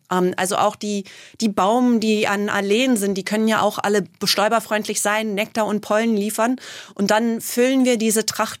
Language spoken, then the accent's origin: German; United States; ich komme aus den USA, wo wir riesen Monokulturen haben. Da kann man eine Stunde fahren und man sieht nur Mais und Soja.